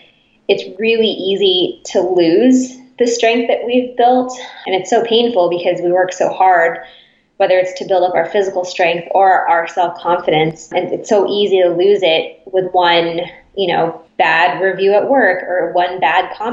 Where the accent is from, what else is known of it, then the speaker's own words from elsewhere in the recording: Seattle, Washington, United States; I was born and raised here in Seattle, and I'm very grateful to still be living in the city.